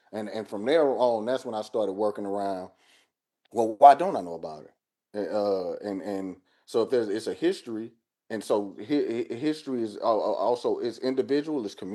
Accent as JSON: {"language": "English", "town": "East St. Louis", "region": "Illinois", "country": "United States", "tie": "born or raised there", "said": "like I grew up in East St. Louis, and I had a father that was pretty, you know, pretty militant from top to bottom."}